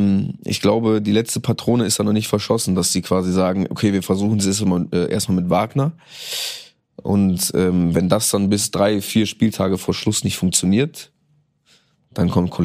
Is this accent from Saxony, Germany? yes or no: no; Cologne, North Rhine-Westphalia, Germany; als Kölner